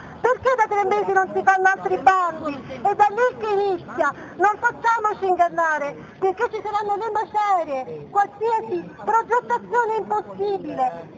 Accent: Arquata del Tronto, Marche, Italy; In questo momento io vi parlo a nome di Arquata del Tronto, io sono originaria di Arquata

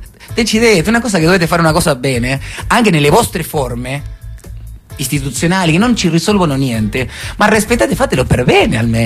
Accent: Argentina; now in Italy; a me come argentino mi succede lo stesso, la sento uguale.

